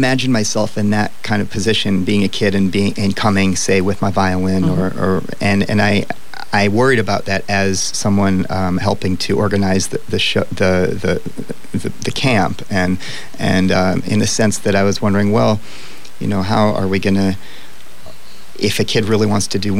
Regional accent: Ohio, United States; also born or lived in Nashville; Well, I was born in Nashville and grew up in Northwest Ohio, and grew up playing classical music and bluegrass.

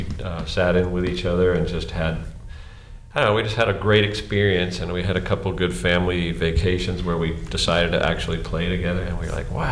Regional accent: Boulder, Colorado, United States; also born or lived in Pasadena, United States; Chris and I are brothers, 4 years apart. I'm a little older than Chris. We were born in Southern California.

